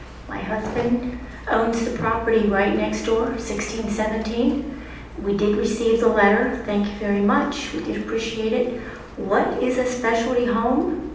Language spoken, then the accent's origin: English; Perry County, United States; yeah, we came in a little late. We're from Perry County.